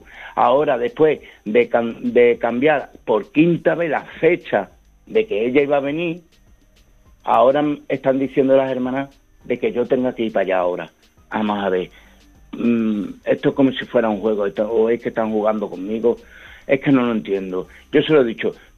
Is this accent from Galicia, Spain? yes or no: no; Badajoz, Extremadura, Spain; now in Valencia, Spain; Yo soy de Badajoz.